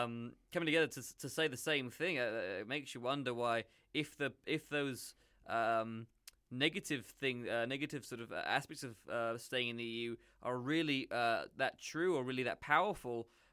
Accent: England, United Kingdom; I'm English, but my cultural perspective now has been skewed by living abroad

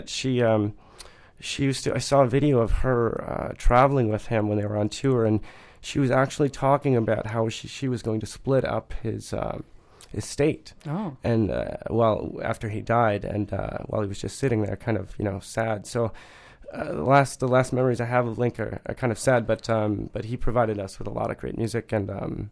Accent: Milwaukee, Wisconsin, United States; I am. I'm originally from Milwaukee, but don't tell anybody.

